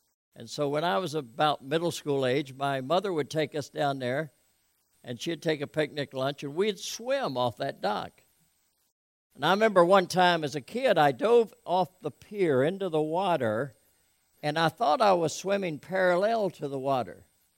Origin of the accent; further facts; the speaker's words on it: Elkton, Maryland, United States; I grew up in Elkton, Maryland. Elkton's right off 95. It's between Baltimore and Philly.